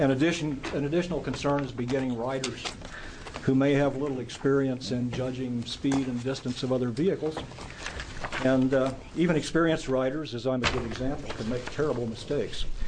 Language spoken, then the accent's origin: English; Jefferson, Oregon, United States; from Jefferson, Oregon